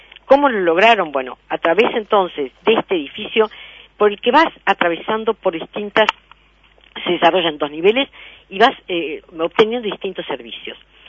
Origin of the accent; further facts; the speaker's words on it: Montevideo, Uruguay; Como montevideana, sentí la más profunda envidia, porque más de una vez lo señalamos, en Montevideo ni siquiera existe una buena información turística.